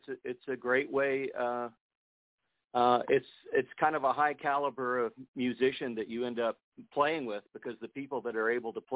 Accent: Louisiana, United States; I'm from Louisiana, so in Louisiana, when you played a gig, you had the club all night usually.

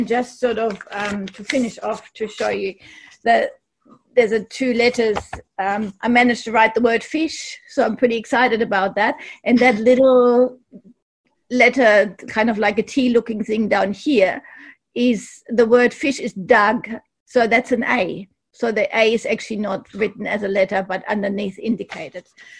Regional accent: Mount Beauty, Victoria, Australia; I'm from Mount Beauty in Australia, a town in the mountains, and I'm a psychologist here.

